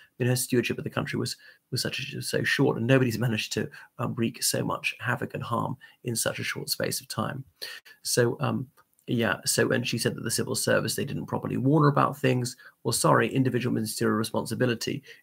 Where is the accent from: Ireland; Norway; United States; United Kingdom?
Ireland; from Ireland, welcome back to the channel.